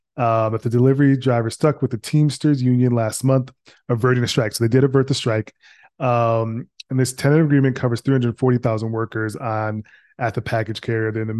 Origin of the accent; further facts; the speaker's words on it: Minneapolis, Minnesota, United States; I wanted to read it because I'm from Minneapolis.